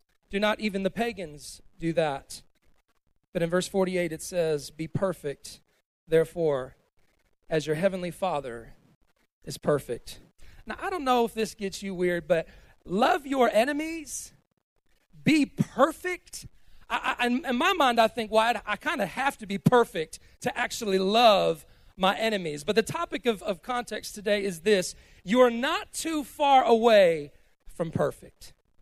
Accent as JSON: {"language": "English", "town": "Cleveland", "region": "Ohio", "country": "United States", "tie": "born or raised there", "said": "Growing up in Cleveland, Ohio, we were never really that much into college football."}